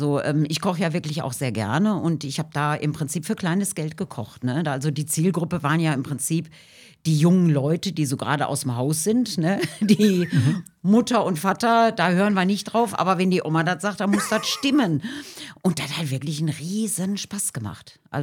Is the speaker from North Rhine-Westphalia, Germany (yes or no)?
yes; Dinslaken, North Rhine-Westphalia, Germany; Ja, ich komme aus Dienstlaken. Also eigentlich ist ja Dienstlaken noch Niederrhein oder zählt zum Niederrhein